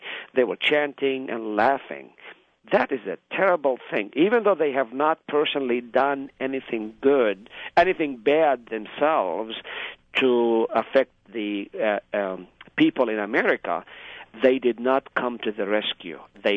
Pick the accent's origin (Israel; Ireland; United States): Israel; I grew up in Israel proper.